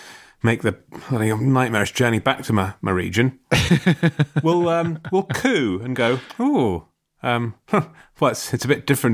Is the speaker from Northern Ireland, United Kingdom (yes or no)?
no; London, United Kingdom; It's a beautiful blue, crisp London day today. It's one of those days as a Londoner, you just think, which of our many art galleries will I visit this afternoon?